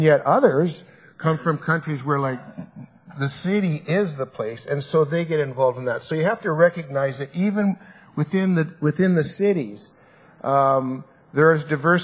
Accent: Vancouver, British Columbia, Canada; I'm from Vancouver, and I quite frankly think Vancouver is way more diverse than Toronto, sorry.

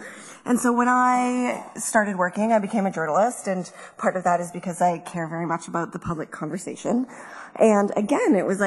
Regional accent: Toronto, Ontario, Canada; So I am from Toronto, and my sense of being an urban citizen is very much about growing up in Toronto.

